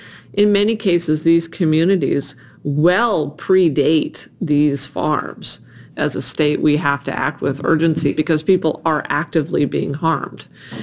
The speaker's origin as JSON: {"language": "English", "region": "Arizona", "country": "United States", "tie": "born or raised there", "said": "I grew up in Western Arizona."}